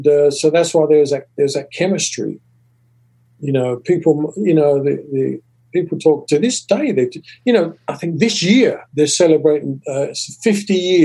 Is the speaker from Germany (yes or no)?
no; England, United Kingdom; now in United States; growing up in England, at that time, the country was still rebuilding after the war.